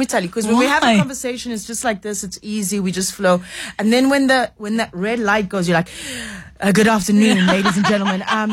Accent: Cape Town, Western Cape, South Africa; moved away as an adult; now in Johannesburg, South Africa; I left home. I left Cape Town when I was 18 to join my first professional dance company.

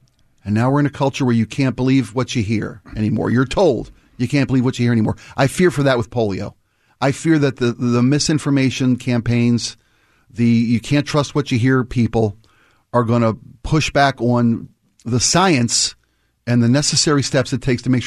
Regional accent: Ireland; I'm Irish. I can do anything. I can do anything wrong twice. I'm Irish.

